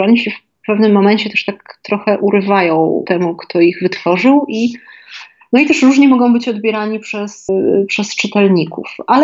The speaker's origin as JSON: {"language": "Polish", "town": "Kraków", "region": "Lesser Poland", "country": "Poland", "said": "bo ja się przyglądając, żyjąc, będąc krakowianką i żyjąc w tym mieście przez wiele lat się poprzyglądałam takim osobliwościom"}